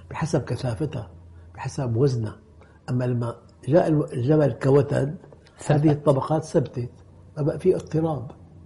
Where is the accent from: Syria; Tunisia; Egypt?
Syria